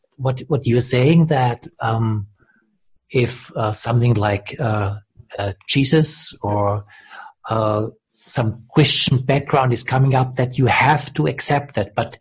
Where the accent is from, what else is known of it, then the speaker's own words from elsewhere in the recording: Austria; English is a second language; We both have a Catholic upbringing. I come from Austria.